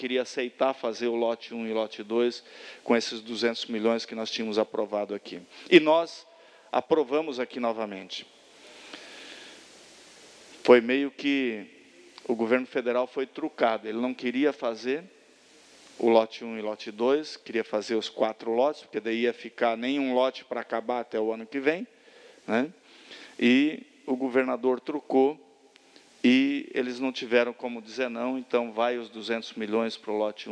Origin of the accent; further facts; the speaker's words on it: Santa Catarina, Brazil; Nós que somos do Vale do Itajaí, do Alto Vale, sabemos o quanto isso é importante.